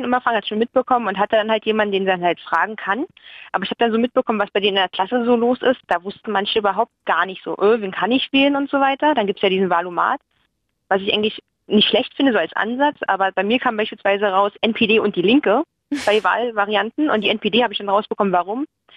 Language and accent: German; Berlin, Germany; ich komme ja aus Hellersdorf